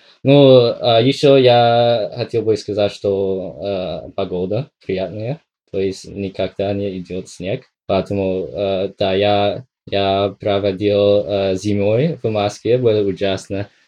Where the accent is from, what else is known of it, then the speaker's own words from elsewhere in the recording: Dublin, California, United States; Я вырос в США, в Дублине, ну, это за город, то есть в часе езды на автомобиль из Сан-Франциско, в штат Калифорния